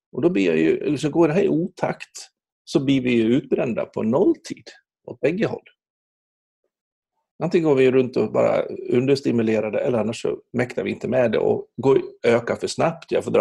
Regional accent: Borlänge, Dalarna County, Sweden

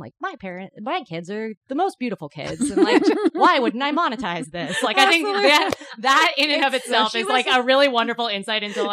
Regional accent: Petaluma, California, United States; purchased a Chinese restaurant in what would be my hometown of Petaluma, California.

